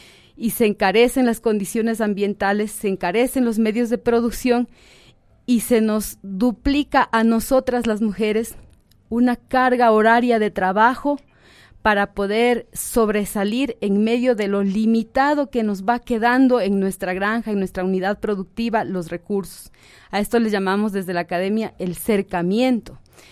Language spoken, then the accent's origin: Spanish; Latacunga, Cotopaxi, Ecuador; yo soy de La Tacunga, de la parroquia Ignacio Flores de Santán